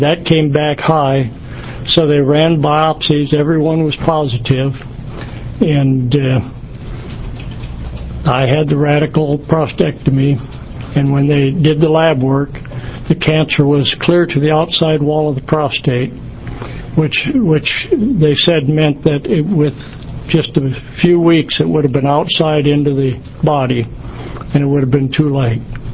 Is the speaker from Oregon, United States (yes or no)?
yes; Pendleton, Oregon, United States; I'm from Pendleton, Oregon.